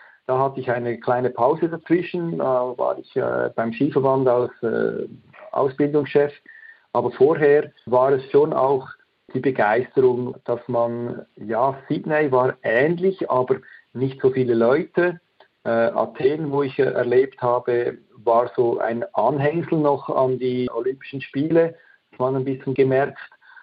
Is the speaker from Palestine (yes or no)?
no; Switzerland; für uns als Schweizer ist das noch ein bisschen spezieller, weil ja, das ist ein Nachbarland. Wir sprechen diese Sprache, wir sprechen auch Französisch bei uns